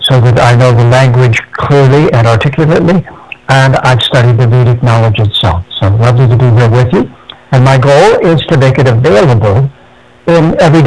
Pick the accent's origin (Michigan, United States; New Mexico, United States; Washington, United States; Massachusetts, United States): Michigan, United States; Detroit; I was born in Detroit, Michigan, and I was raised there.